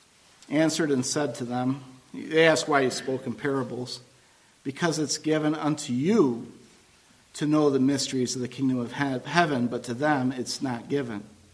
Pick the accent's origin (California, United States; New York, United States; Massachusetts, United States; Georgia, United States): New York, United States; Buffalo; I'm a Bills fan. I grew up near Buffalo.